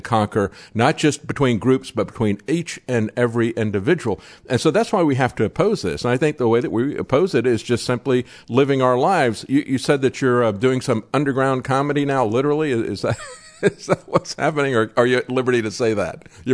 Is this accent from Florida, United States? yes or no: yes; Florida, United States; and I had the same experience when I grew up in Florida.